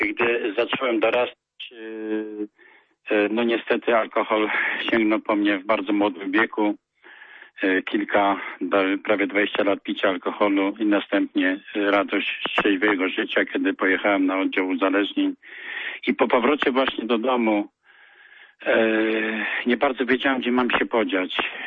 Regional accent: Łobrzenica, Greater Poland Voivodeship, Poland; now in Piła, Poland; jestem alkoholikiem, pochodzę z Łobrzenicy. Mieszkam obecnie w Pile.

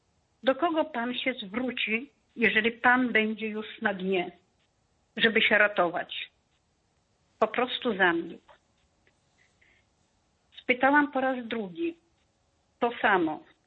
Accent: Świętokrzyskie Voivodeship, Poland; pochodzę właśnie z Kieleckiego, z parafii Zmirca Leonarda.

